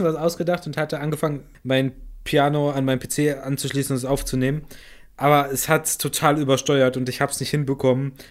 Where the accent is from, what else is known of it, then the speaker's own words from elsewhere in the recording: Rhineland-Palatinate, Germany; aber wir kommen ja hier aus der Nähe von Mainz. Ist ja absolut spargelverrückt, dieses Gebiet da.